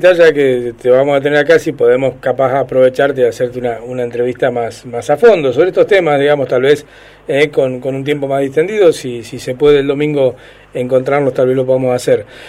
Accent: Rafaela, Santa Fe, Argentina; Yo soy de Rafael, así que mirá, claro.

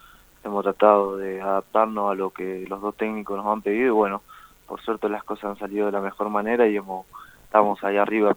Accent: Mendoza, Argentina; Sí, soy de Mendoza.

